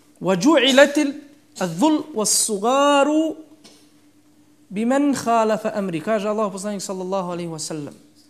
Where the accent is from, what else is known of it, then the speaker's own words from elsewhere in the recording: Bosnia & Herzegovina; Ako se iko ikad pitao od vas, a sigurno jeste, svi potičemo iz Bosne i Hercegovine. I svima nam je matica Bosna i Hercegovina.